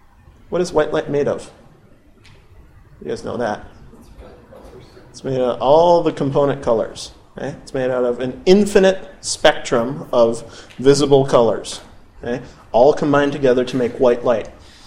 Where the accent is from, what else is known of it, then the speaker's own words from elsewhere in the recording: Sioux Falls, South Dakota, United States; I grew up in Sioux Falls, South Dakota, across down by the southeast corner of Minnesota.